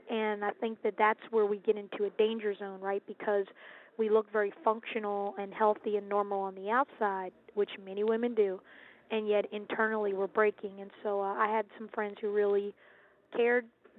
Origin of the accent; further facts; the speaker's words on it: Virginia, United States; also born or lived in Munich, Germany; I was born actually in Munich, Germany, dad a military officer, and I was raised kind of all over, as most military kids are, but settled in Virginia.